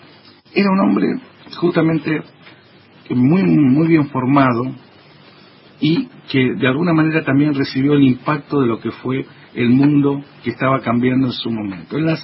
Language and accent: Spanish; Rosario, Santa Fe, Argentina; como rosarino que soy